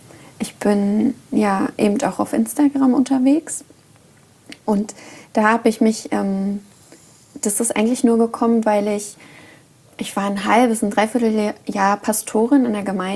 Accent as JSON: {"language": "German", "region": "East Germany", "country": "Germany", "said": "Und ich komme ja aus dem Osten und da habe ich auch in System gelebt."}